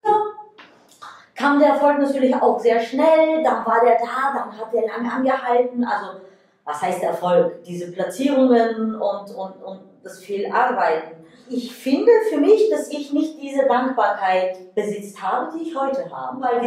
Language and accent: German; Bulgaria; Ich persönlich für mich selber als Bulgarin und mega wildes Kind und Teenager finde es toll, dann auch mal ein Deutscher geworden zu sein.